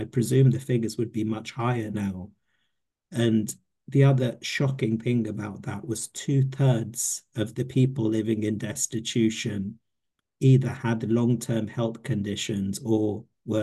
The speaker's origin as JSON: {"language": "English", "town": "Hackney", "region": "London", "country": "United Kingdom", "tie": "born or raised there", "said": "Yeah, so when I grew up in London, originally we lived in Hackney. So Hackney's very posh now, but when I grew up there, over 40 years ago, it was considered a ghetto."}